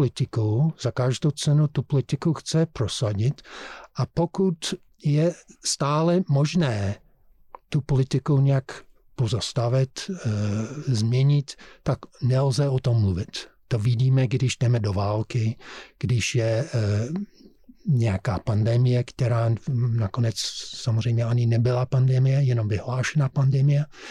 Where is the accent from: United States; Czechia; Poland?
United States; Czech is a second language; Já jsem Američan, jsem vyrůstal v Americe, v republikánské rodině